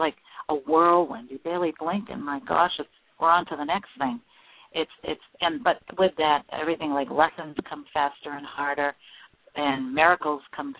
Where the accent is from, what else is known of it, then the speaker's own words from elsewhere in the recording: Maine, United States; and I am from Maine and have been my whole life.